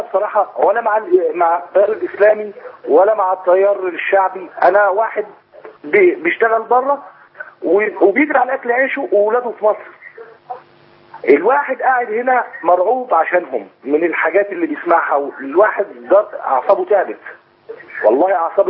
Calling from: Mecca, Makkah Province, Saudi Arabia; من السعودية, بكلمك من مكة المكرمة قدام الحرم.

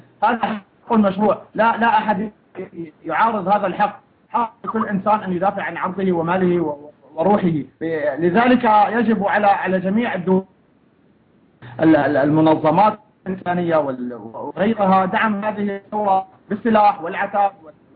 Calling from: Homs, Homs Governorate, Syria; طبعا أنا أتكلم من حمص القديمة، هذا الحي مدينة حمص هي القديمة، فيها أكثر من 5 أحياء، من باب هود وباب سبار وباب دريب.

